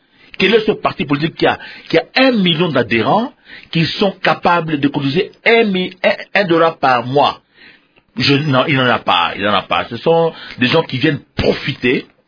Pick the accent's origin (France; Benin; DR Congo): DR Congo; Basoko, Tshopo; La démission qui se fait ici, chez moi à Bassoko, par exemple